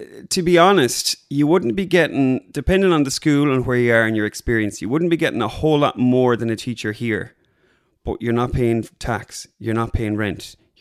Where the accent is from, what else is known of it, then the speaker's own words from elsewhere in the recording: Ballinrobe, Connacht, Ireland; I'm a Ballinrobe man for my sins.